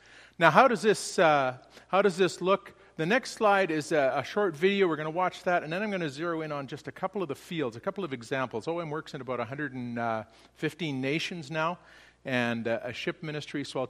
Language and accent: English; Stettler, Alberta, Canada; also born or lived in Edmonton; I live in Stettler, Alberta, and my home was actually, at one time, I was raised in Stettler, lived in Edmonton for many years, and came to the Lord in Edmonton, but now based in Stettler, as we inherited the farm that I was raised on